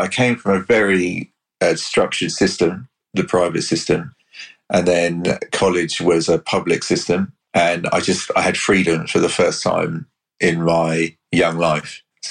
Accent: South East England, United Kingdom; I grew up in the Hampshire countryside. I went to an amazing school, or three amazing schools in the Hampshire area.

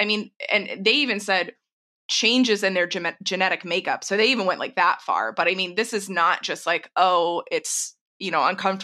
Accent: Texas, United States; I grew up in Tornado Alley. I'm from Texas originally.

